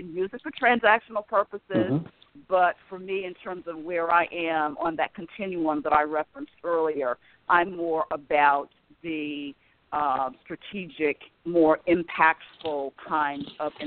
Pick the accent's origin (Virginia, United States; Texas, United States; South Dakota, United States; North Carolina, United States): North Carolina, United States; Greensboro; because I grew up here in Greensboro. I loved growing up and living in Greensboro.